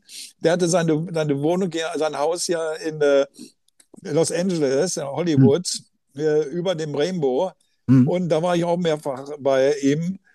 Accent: Germany; Und wir waren als Deutsche, haben wir natürlich gesagt, ja, wir wollen hier keinen großen Aufstand machen.

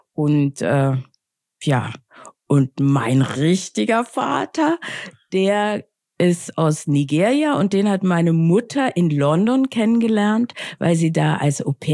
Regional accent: Austria; now in Germany; ich bin ja aus Österreich, und dann denke ich, was ist das? Das ist ja total seltsam, weil ich habe verhältnismäßig wenig Zeit in Österreich verbracht und sehr, sehr, sehr viel Zeit, also von der Zeitspanne her, in Berlin.

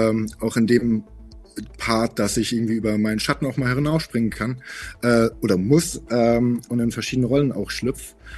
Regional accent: Munich, Bavaria, Germany; Ich bin aus München, Münchner Kindel sozusagen, bin da aufgewachsen

